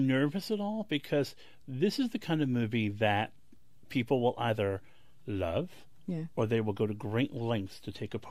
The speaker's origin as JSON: {"language": "English", "town": "Bronx", "region": "New York", "country": "United States", "tie": "born or raised there", "said": "You know, I was raised in the Bronx and raised on, you know, WABC and pure gum, you know, bubblegum pop."}